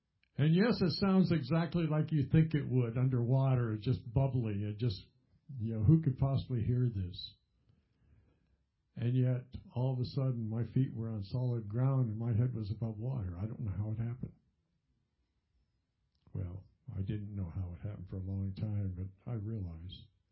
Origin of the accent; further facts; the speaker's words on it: Upper Mills, New Brunswick, Canada; also born or lived in St. Stephen; I was born in New Brunswick, Canada. In St. Stephen, New Brunswick. And I lived in a little town called Upper Mills, which is even smaller than St. Stephen.